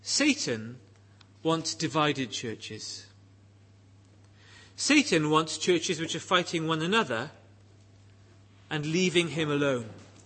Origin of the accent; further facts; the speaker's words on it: Bridgend, Wales, United Kingdom; I grew up in Bridgend, and throughout my childhood, I saw a series of church splits.